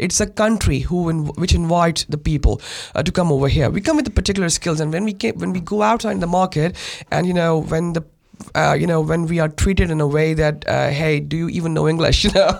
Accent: Pakistan; moved away as an adult; also born or lived in Oman / Dubai; now in New Zealand; I am originally from Pakistan, and we have lived in Oman and Dubai for over 12 years back in the Middle East where I was working.

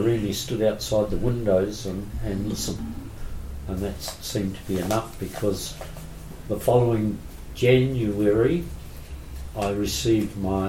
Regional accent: Whanganui, Manawatū-Whanganui, New Zealand; So my friends were, that I'm from Whanganui East, were a year older than me.

